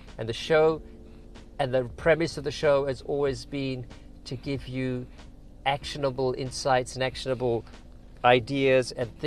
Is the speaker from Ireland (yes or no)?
no; England, United Kingdom; moved away as an adult; now in United States; So I'm originally from England. Just a background for you. I'm originally from England. I moved to the United States about 14 years ago, and I became a citizen this year as well.